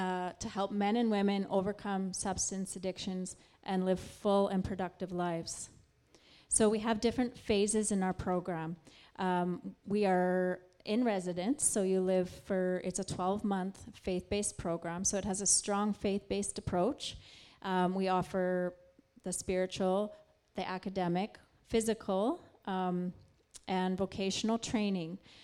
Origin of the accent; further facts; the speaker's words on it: Saskatoon, Saskatchewan, Canada; I know for a fact, I'm from Saskatoon, there's so many women that need help.